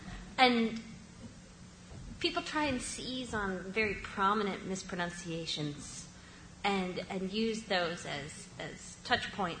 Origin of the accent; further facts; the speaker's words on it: North Carolina, United States; now in Chicago, United States; I'm from North Carolina, and every once in a while I ask somebody to hand me that pin.